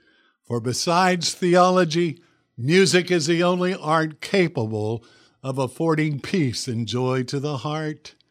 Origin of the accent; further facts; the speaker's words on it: Oak Ridge, United States; I grew up in Oak Ridge, and I remember our pastor at the time, Pastor Julius Kemple